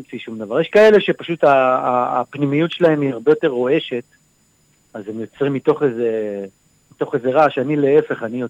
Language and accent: Hebrew; Ramat HaSharon, Tel Aviv District, Israel; now in Herzliya, Israel; אני גדלתי ברמת השרון, נולדתי בתל אביב, גרתי עד איזה גיל 25 ברמת השרון. אחרי זה עברתי לתל אביב, גרתי שם כמעט 9 שנים, סליחה, פחות 7 שנים, ואז עברתי לנוף ים בהרצליה, גרתי שם 6 שנים